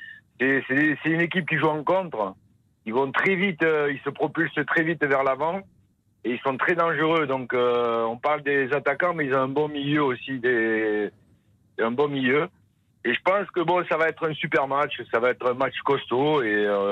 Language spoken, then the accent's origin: French; France; moi, je suis français, donc je suis pour la France.